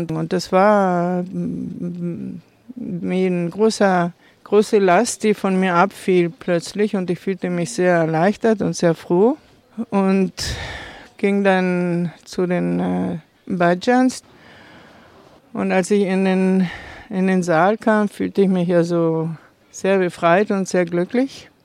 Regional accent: Argentina; ich bin in Argentinien aufgewachsen und ich wollte Argentinier kennenlernen.

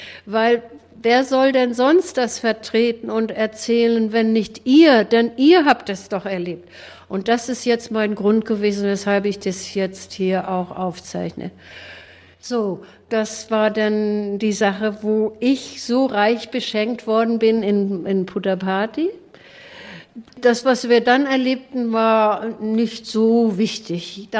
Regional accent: Southern Germany, Germany; ich komme aus Süddeutschland und wollte mich hier vorstellen.

